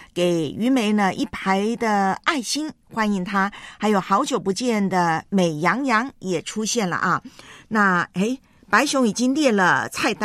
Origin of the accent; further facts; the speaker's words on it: Taiwan; 我煮台湾我的家乡好菜给你